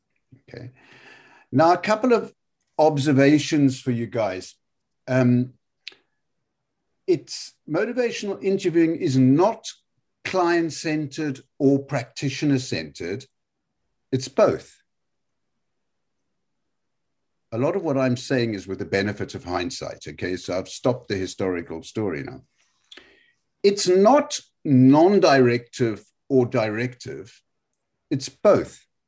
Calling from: Cardiff, Wales, United Kingdom; I'm speaking from Cardiff.

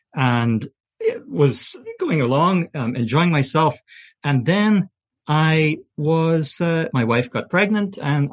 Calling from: Calgary, Alberta, Canada; I'm coming from Calgary in Canada, just like you guys.

